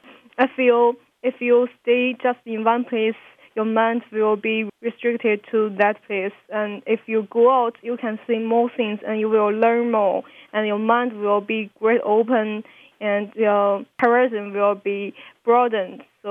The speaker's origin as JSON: {"language": "English", "country": "China", "second_language": "English", "moved": "as an adult", "lives_now": "United States", "said": "I am from China."}